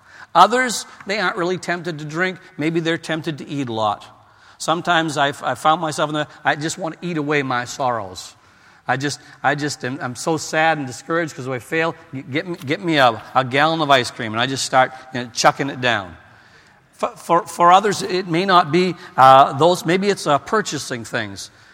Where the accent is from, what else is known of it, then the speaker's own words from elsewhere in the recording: Maine, United States; I was brought up in Maine, as far east as you can get in the United States.